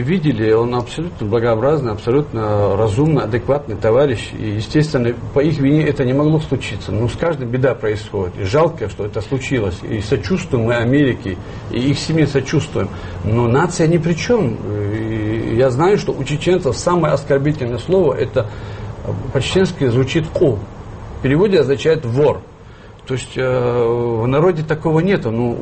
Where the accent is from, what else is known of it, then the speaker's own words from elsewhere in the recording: Grozny, Chechnya, Russia; born there; я сам родился в Грозном